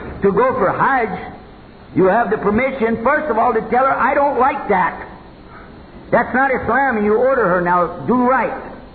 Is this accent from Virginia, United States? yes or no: no; Texas, United States; Some, don't laugh. I'm from Texas.